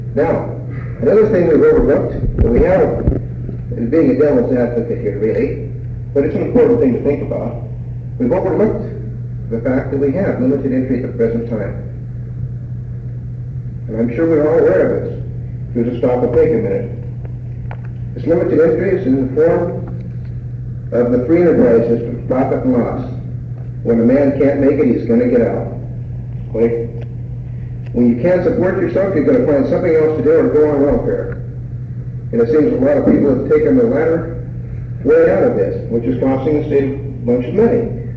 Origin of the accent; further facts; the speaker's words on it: Sitka, Alaska, United States; I grew up in Sitka. I started commercial fishing when I was 13.